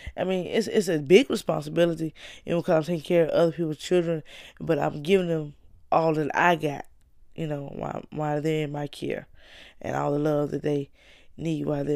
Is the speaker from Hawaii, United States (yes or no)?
no; Winston-Salem, North Carolina, United States; international global messenger from North Carolina. I'm from Winston-Salem.